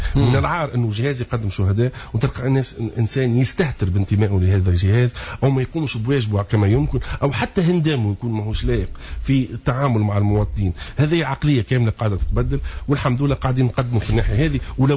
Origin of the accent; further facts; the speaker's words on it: Tunisia; ما تعرف نحن عندنا في تونس لو فما قيم باهي في تونس يقول لك يا خويا فك عليه